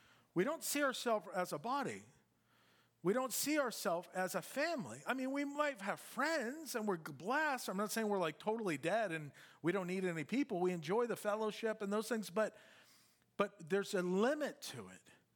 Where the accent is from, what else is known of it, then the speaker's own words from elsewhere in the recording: United States; I'm an American. I'm an individual Christian.